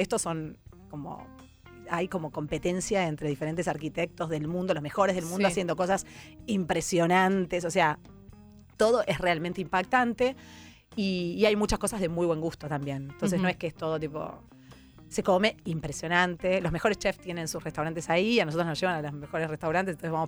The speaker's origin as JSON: {"language": "Spanish", "region": "Buenos Aires", "country": "Argentina", "said": "así como los porteños somos bastante pedantes"}